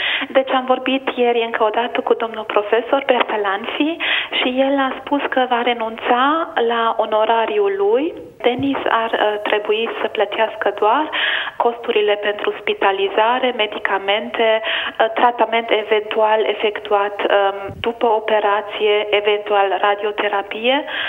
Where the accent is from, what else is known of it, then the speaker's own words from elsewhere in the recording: Sighișoara, Mureș County, Romania; Eu sunt din Sighișoara.